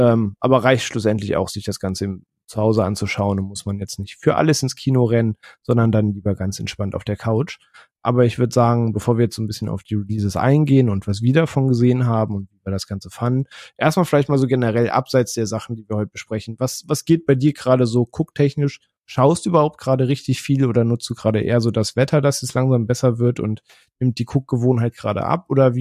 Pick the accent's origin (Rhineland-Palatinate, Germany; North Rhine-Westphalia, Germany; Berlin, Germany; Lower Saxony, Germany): Lower Saxony, Germany; in meiner Heimatstadt auch sehr häufig auf Mittelaltermarkt war